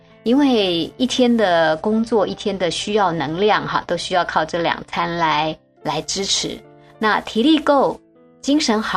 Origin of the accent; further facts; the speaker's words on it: China; 我们中国人特别理解哈，这个练功的人呐、要有内力才能够练好功夫